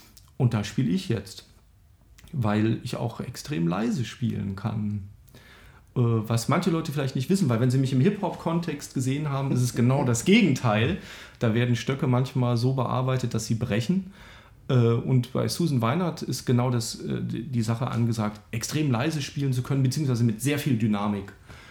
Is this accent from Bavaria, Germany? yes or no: no; Saarland, Germany; born there; Geboren bin ich im Saarland. Das weiß wieder kein Mensch, wo das ist. Das ist im Südwesten Deutschlands an der Grenze zu Frankreich.